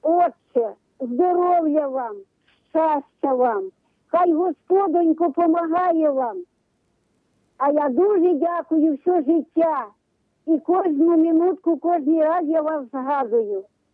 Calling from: Khmelnytskyi Oblast, Ukraine; Хмельниччина, Зіньківська парафія

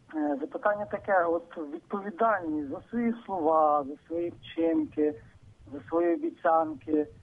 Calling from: Ternopil, Ternopil Oblast, Ukraine; я з Тернополя.

